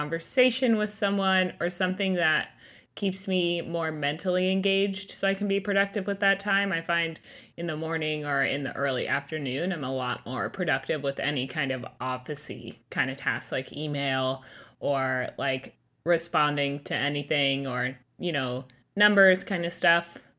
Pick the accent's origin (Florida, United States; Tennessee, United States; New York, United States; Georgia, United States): Florida, United States; But because we're from Florida, they live in North Carolina now.